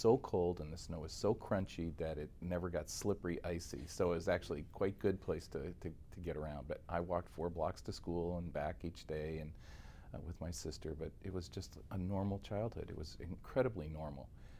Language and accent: English; Bismarck, North Dakota, United States; also born or lived in Iowa / Minneapolis; I was born in 1949 in Iowa, and we moved shortly thereafter to the Twin Cities, Minneapolis, St. Paul, and then again, 2-3 years later, up to Bismarck, North Dakota.